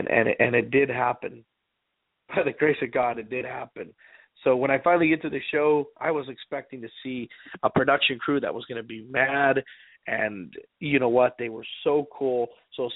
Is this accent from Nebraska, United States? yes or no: no; California, United States; I'm from California. Where I'm from, you could wear a fleece sweater and you could get away with it anywhere you're at here in this wonderful state.